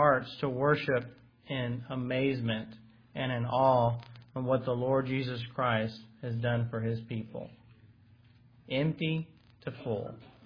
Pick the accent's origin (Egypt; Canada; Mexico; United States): Mexico; the house that I grew up in Mexico, on either side had two fields.